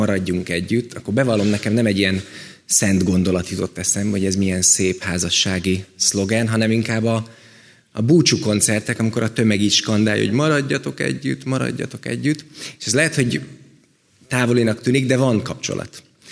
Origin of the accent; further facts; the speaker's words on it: Miskolc, Borsod-Abaúj-Zemplén, Hungary; mi mind a ketten miskolciak vagyunk, én az avasi lakótelepen nőttem fel, ami nagyon ugyanígy néz ki